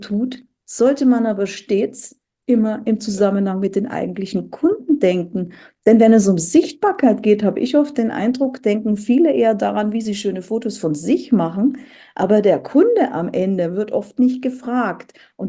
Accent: Bavaria, Germany; now in Hamburg, Germany; hier in Hamburg, ich bin ja aus Bayern zum Beispiel in Hamburg

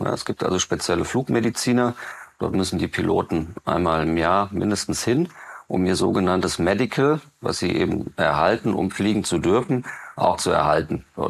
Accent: Hesse, Germany; Wir kommen aus dem Frankfurter Raum, da ist natürlich der größte deutsche Flughafen, und in dem kleinen Ort, wo ich eben wohne, in Seeheim-Jugenheim

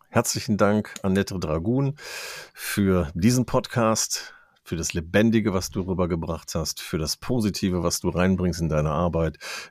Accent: Lower Saxony, Germany; Ich bin aus Ostfriesland, wir haben das hier in Ostfriesland ja auch. Ja, die Küste ist ja auch bei uns hier und wir haben ja so viel schönes, plattes Land

